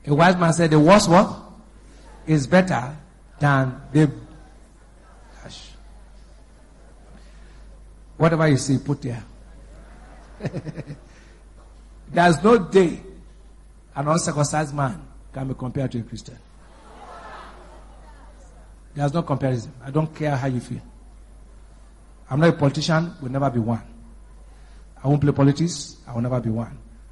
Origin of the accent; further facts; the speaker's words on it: Bonny, Rivers, Nigeria; born there; I was born in Bonny.